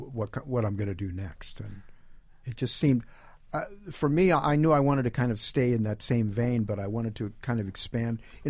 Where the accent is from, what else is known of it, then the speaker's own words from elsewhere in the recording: St. Louis, Missouri, United States; And also, growing up in St. Louis, there was a very strong kind of blues strain to a lot of the jazz that was going on there.